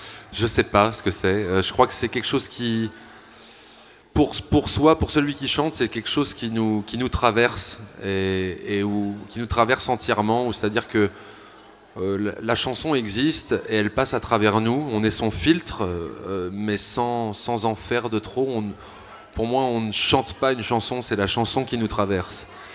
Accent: Nantes, Pays de la Loire, France; Mais oui, j'habite à Nantes, je suis nantais.

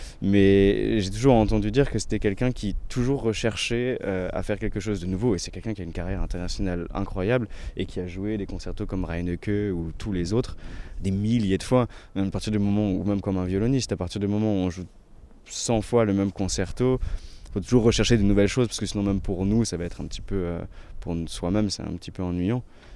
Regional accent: France; même si j'ai grandi en France

